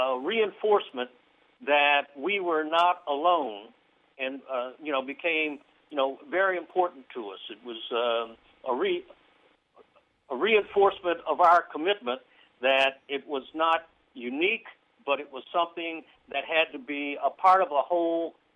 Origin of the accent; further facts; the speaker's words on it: Champaign-Urbana, Illinois, United States; having grown up in Champaign-Urbana, of course, my experiences went beyond the campus gates.